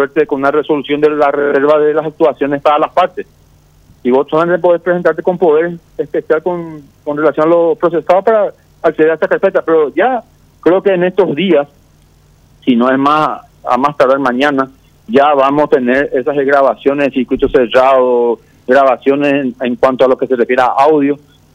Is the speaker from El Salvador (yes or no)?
no; Paraguay; como ciudadano paraguayo